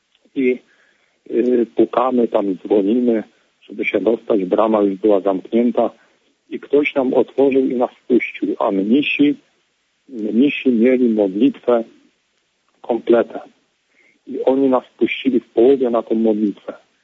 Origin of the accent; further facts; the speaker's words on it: Łódź Voivodeship, Poland; pochodzę z diecezji łowickiej